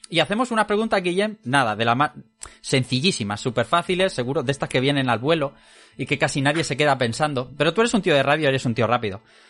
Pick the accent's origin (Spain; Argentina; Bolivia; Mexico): Spain; Elche, Valencian Community; Porque yo no soy de Madrid, yo soy de Elche